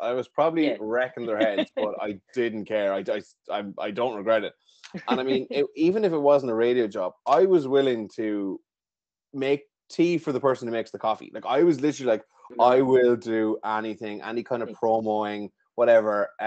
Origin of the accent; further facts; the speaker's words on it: Tullamore, Leinster, Ireland; I'm from Tullamore, and I would have grown up listening to, I grew up fighting with my parents in the car to put on iRadio.